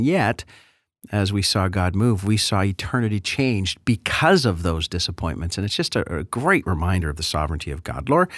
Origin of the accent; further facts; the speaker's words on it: Canada; being Canadian and thinking like a Canadian